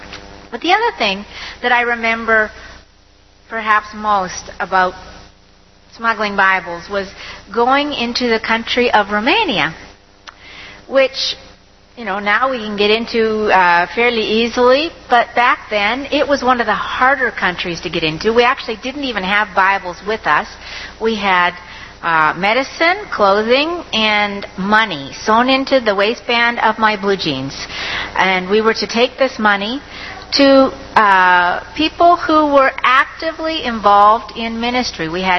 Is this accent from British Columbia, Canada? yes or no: no; Ontario, Canada; I was raised in Ontario. Just to give you a little bit of background, I don't come from a Christian home